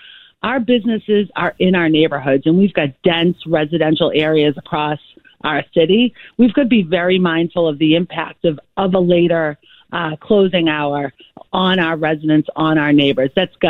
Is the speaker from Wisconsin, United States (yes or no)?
no; Boston, Massachusetts, United States; I grew up in Dorchester. Right, I'm a Dorchester girl.